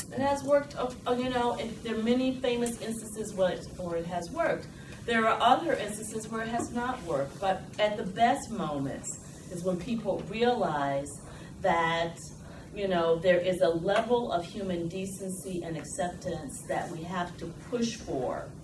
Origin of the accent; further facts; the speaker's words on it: Virginia, United States; You know, I grew up in Virginia. I grew up in the segregated South. I went to the University of Virginia. I know Charlottesville very well.